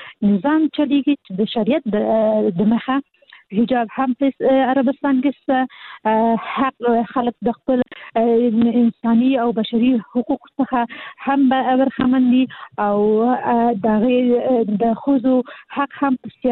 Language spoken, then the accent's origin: Pashto; Kabul, Afghanistan; زه اصلي د کابل یم